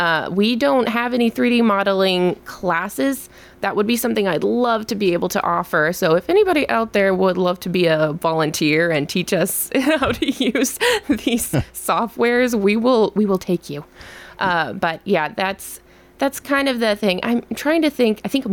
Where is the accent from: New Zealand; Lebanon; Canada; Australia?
Lebanon; And I grew up in Lebanon and I didn't even consider going to the public library.